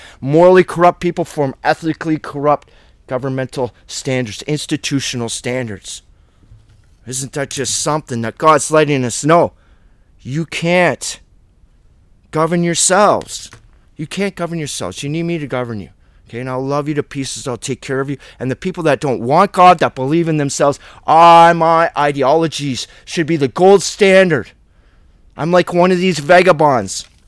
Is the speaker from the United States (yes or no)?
no; Canada; I don't know what's up with Canadians, because I'm a Canadian.